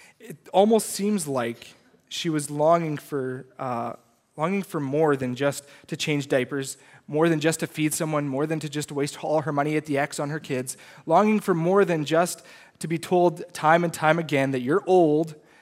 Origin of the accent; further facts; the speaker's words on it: Lloydminster, Canada; I grew up in Lloydminster.